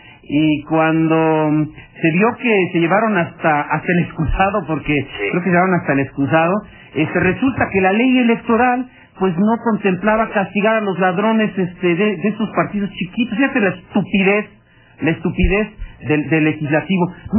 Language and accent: Spanish; Mexico; lo que requerimos como mexicanos y como país